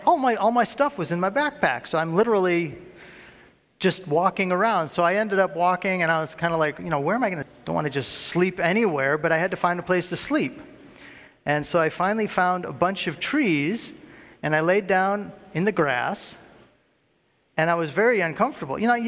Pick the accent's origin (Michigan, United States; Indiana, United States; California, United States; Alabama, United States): Michigan, United States; Detroit; I was brought up in Detroit.